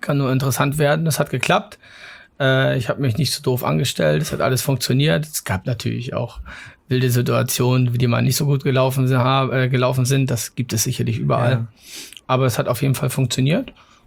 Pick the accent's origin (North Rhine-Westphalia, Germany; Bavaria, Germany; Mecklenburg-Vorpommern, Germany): Mecklenburg-Vorpommern, Germany; Ich bin ich bin an der Ostsee aufgewachsen, komme aus Mecklenburg in der Nähe von Greifswald